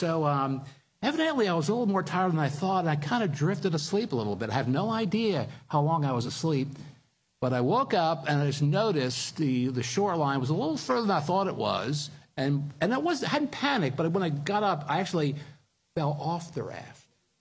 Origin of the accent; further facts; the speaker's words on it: Philadelphia, Pennsylvania, United States; about an hour and a half from where I grew up in Philadelphia. Now, note well, where I grew up, you didn't go to the beach, you went down the shore.